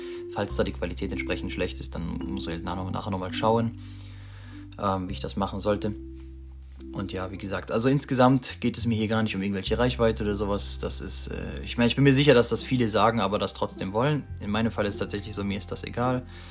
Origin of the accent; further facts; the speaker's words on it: Baden-Württemberg, Germany; bin 20 Jahre jung, bald 21. Und bin zurzeit in der Ausbildung zum Optiker. Ich komme aus Baden-Württemberg.